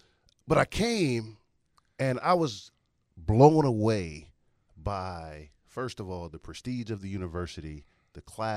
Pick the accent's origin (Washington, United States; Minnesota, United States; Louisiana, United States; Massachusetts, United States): Louisiana, United States; New Orleans; I'm a kid from New Orleans, you know.